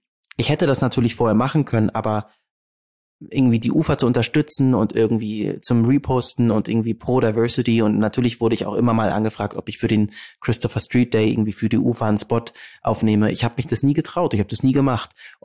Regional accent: Hamburg, Germany; Ich komme vom Land aus Hamburg. Und bin in einem so sicheren Haushalt groß geworden

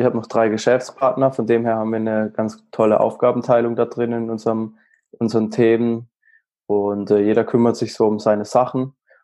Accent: Baden-Württemberg, Germany; Bei uns in Baden-Württemberg

